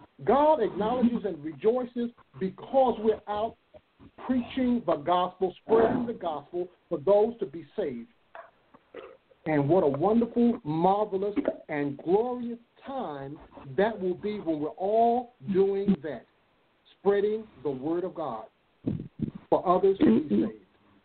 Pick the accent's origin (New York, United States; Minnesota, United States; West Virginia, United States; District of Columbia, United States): West Virginia, United States; Princeton; that I grew up in Princeton, West Virginia